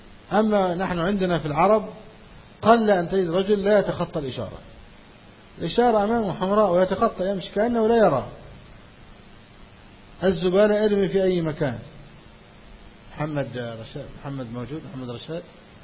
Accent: Egypt; لكن عندنا في مصر الشارع أمام البيت

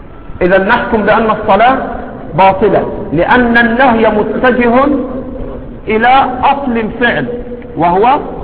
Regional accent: Egypt; كان عندنا في مصر

